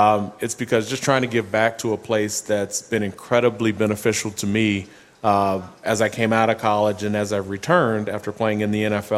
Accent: Oklahoma, United States; now in Kansas City, United States; My wife's from Iowa. I'm from Oklahoma, but a lot of different places we could have gone.

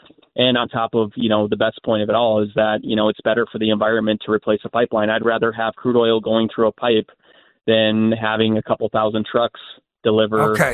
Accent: Minnesota, United States; You know, since I'm from Minnesota, I'm thinking of U.S. Bank Stadium, where the Vikings played.

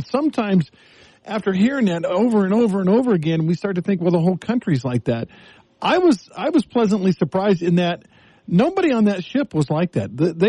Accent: the South, United States; and I grew up in the South

